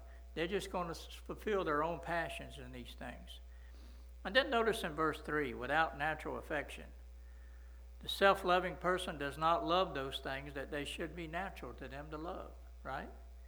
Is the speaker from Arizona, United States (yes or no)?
yes; Coolidge, Arizona, United States; My best friend, I don't see him but once a year. We was raised up together in Coolidge.